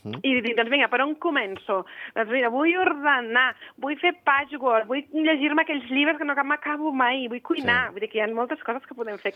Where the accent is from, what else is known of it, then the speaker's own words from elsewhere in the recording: Barcelona, Catalonia, Spain; now in Andorra; com a mínim els que venim de Barcelona, ostres, jo tinc aquí un nivell de relax que no tenia abans, eh?